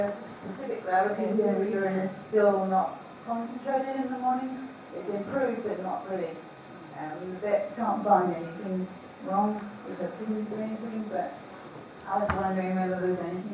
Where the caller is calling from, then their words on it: Melbourne, Victoria, Australia; from Melbourne.